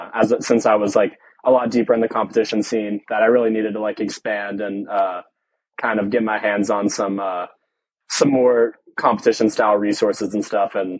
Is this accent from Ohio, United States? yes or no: no; Suwanee, Georgia, United States; I grew up in Suwanee, Georgia, which is a suburb that's like 30 minutes north of Atlanta.